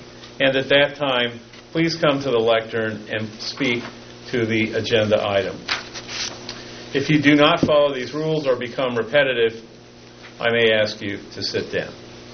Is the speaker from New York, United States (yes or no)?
no; Chalfant, California, United States; I'm from Chalfont, California, and I am the chair.